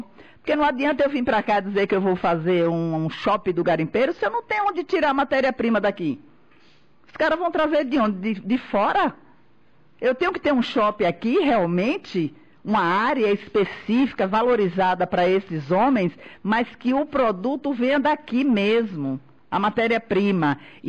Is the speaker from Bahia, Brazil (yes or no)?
yes; Campo Formoso, Bahia, Brazil; eu sou nascida e criada em Campo Formoso e desde criança eu ouço falar que Campo Formoso é a cidade do minério